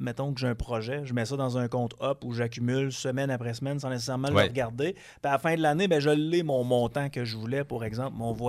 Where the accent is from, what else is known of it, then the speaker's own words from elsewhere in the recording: Quebec, Canada; on regarde les taux d'imposition pour un Québécois, on est les gens les plus imposés au Canada si on est des Québécois.